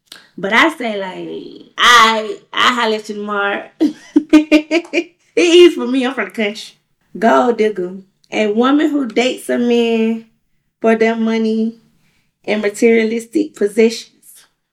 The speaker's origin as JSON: {"language": "English", "town": "Albany", "region": "Georgia", "country": "United States", "lives_now": "Atlanta, United States", "said": "I'm from Albany, but I'm in Atlanta right now killing shit."}